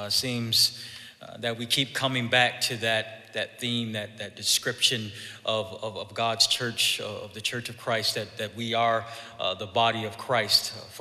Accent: Buffalo, New York, United States; I'm from Buffalo, New York. I grew up, born and raised in Buffalo, New York.

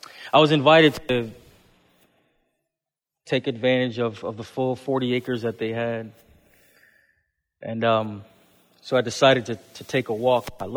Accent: Buffalo, New York, United States; Then I'm a city slicker. I grew up in Buffalo, New York, you know, not really used to the woods

